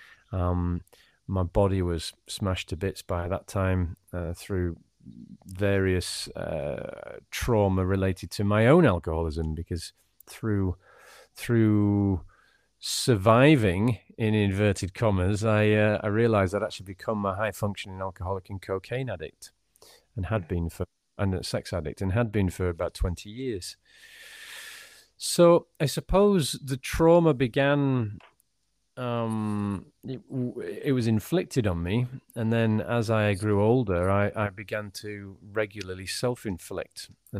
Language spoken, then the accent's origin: English; Yorkshire and the Humber, United Kingdom; also born or lived in Switzerland / London; I'm originally from Yorkshire in the United Kingdom, in the country of England, and I've been around a bit. I'm 47 now, spent a few years living in Switzerland, and in recent years I left England in, I was in London for 4 years